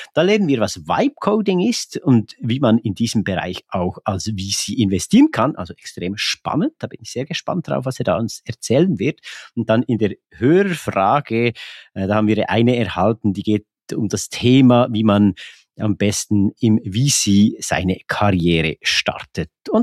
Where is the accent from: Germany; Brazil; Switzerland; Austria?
Switzerland